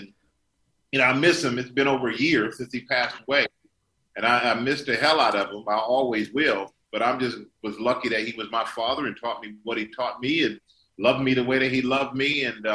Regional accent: Germany; We're in Germany. I'm growing up in Germany. My dad's in the Army.

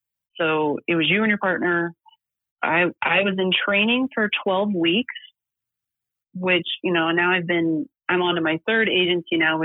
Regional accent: Littleton, United States; I already knew the area because I grew up in Littleton, so I was very familiar with the geography.

